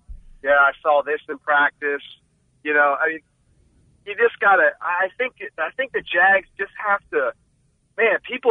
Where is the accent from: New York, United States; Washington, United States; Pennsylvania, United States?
Pennsylvania, United States; Pittsburgh; now in Jacksonville, United States; I've been in Jacksonville since 09. I'm a Pittsburgh guy. I'm from Pittsburgh. You know, the Steelers are in my blood.